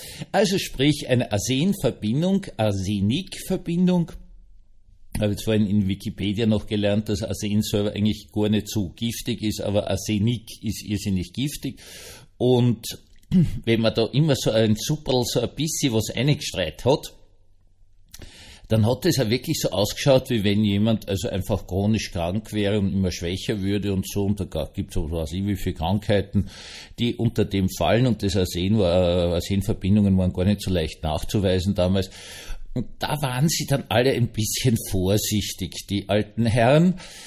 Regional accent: Vienna, Austria; in meiner Jugend in Wien

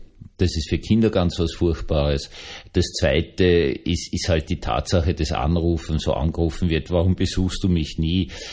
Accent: Vienna, Austria; ich bin Wiener, also ich sage natürlich in Wirklichkeit Pickerl

